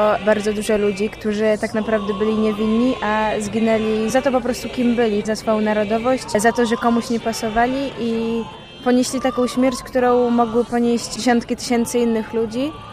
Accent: Masovian Voivodeship, Poland; z małej miejscowości niedaleko Warszawy

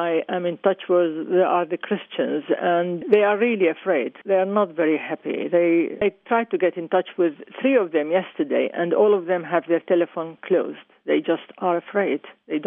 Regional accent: Mosul, Nineveh, Iraq; also born or lived in Baghdad; I come from Mosul, yes, and I know the situation in Mosul. I lived in, I was born there, and I lived there until I went to college to Baghdad. So as a young adult, I was in Mosul

